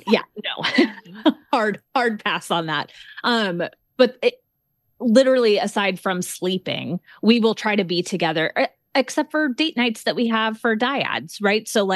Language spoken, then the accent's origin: English; California, United States; I'm originally from California.